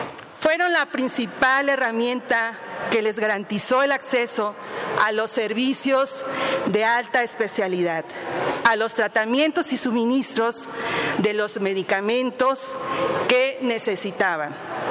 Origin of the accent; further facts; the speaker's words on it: Quintana Roo, Mexico; Tan solo en Quintana Roo, de donde yo soy originaria